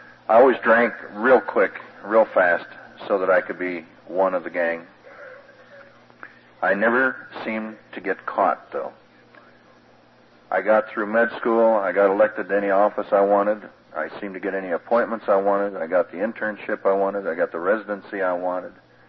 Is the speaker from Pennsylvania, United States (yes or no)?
no; Steamboat Springs, Colorado, United States; also born or lived in California; I was raised in a little town 150 miles from here up in the mountains, Steamboat Springs.